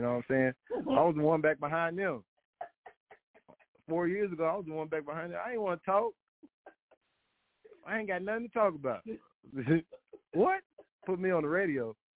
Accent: Arkansas, United States; I moved down from some people call it Arkansas, saying that, y'all know I'm from Arkansas

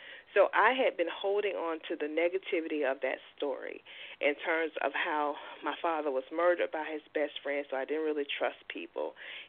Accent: Orlando, Florida, United States; now in St. Petersburg, United States; so that's how I ended up in St. Pete, because I was born and raised in Orlando. So I moved over here to St. Petersburg

